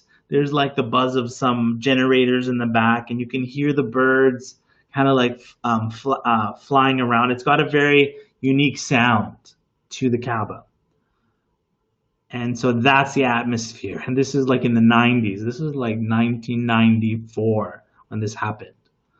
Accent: Winnipeg, Manitoba, Canada; I grew up in Winnipeg.

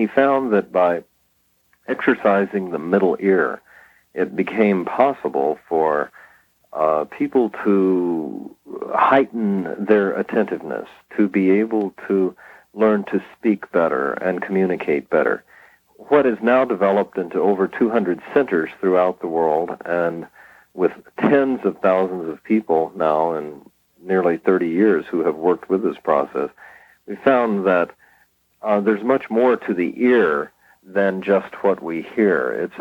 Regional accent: Texas, United States; also born or lived in Paris, France; I grew up in Texas and in Paris, where I studied at the conservatory.

